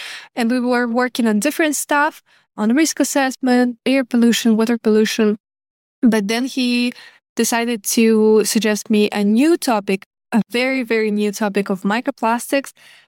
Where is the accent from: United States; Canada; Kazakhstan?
Kazakhstan; English is a second language; now in Germany; Yeah, actually, I'm from Kazakhstan originally, but currently I'm in Germany.